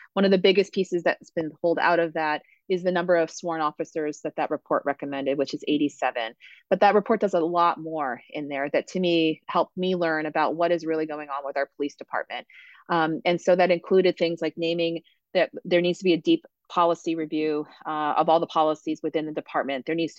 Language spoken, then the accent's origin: English; Barre, Vermont, United States; I grew up in Barrie City, and I will tell you that it would be much harder to be unhoused on the streets of Barrie, where there's not a grocery store downtown